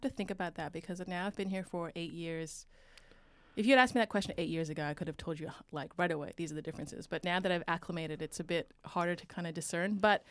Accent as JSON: {"language": "English", "town": "Vancouver", "region": "British Columbia", "country": "Canada", "tie": "born or raised there", "said": "as a Canadian, Taiwanese-Canadian kid growing up in Vancouver"}